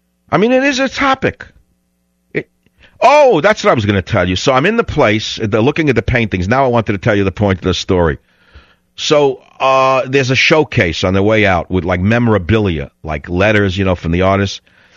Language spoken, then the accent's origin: English; New York, United States; born or raised there; now in San Francisco, United States